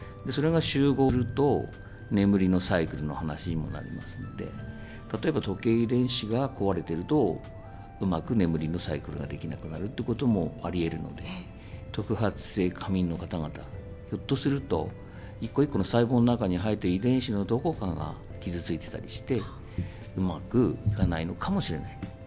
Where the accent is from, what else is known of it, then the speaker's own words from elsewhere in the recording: Tokyo, Japan; born there; 岩手生まれではないんですが、東京生まれなんですけど、まあ、血は岩手です。